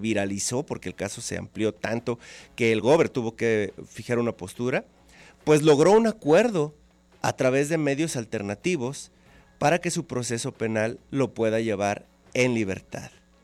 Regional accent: Guadalajara, Jalisco, Mexico; now in Tlaquepaque, Mexico; yo vivo en Tlaquepaque, tiene rato que salí de la Colfres, de la poderosísima colonia del Fresno en Guadalajara, pero ahora vivo en Tlaquepaque

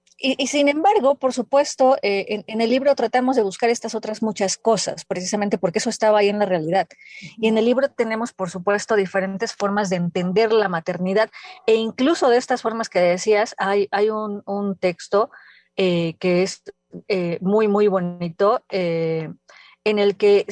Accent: Mexico; soy madre abnegada mexicana.

